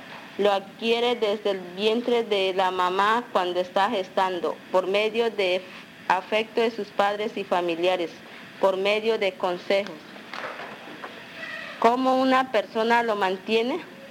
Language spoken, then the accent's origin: Spanish; Mocagua, Amazonas, Colombia; Soy de Mocagua.